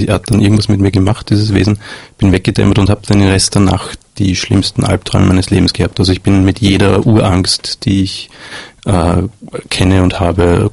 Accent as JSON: {"language": "German", "region": "Vienna", "country": "Austria", "said": "wie man als Wiener sagt."}